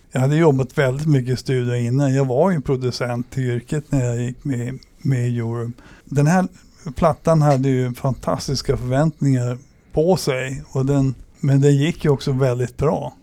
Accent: Umeå, Västerbotten County, Sweden; now in Stockholm, Sweden; Om man då betänker att jag kom från Umeå till Stockholm får se nu 78 eller 79

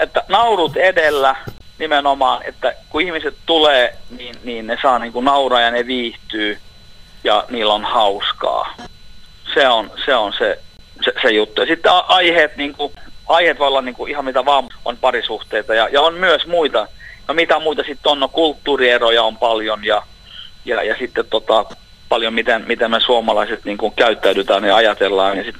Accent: Jakobstad, Ostrobothnia, Finland; mähän olen syntynyt ja varttunut tuolla Pietarsaaressa, niin Vaasa on erittäin tuttu paikka ja totta kai koko Pohjanmaa on tuttu paikka

